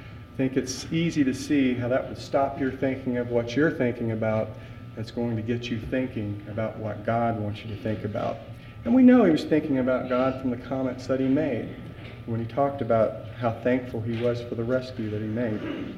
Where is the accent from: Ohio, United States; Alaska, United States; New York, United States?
Ohio, United States; Xenia; I grew up in Xenia, about 5 to 10 miles that way, really that way.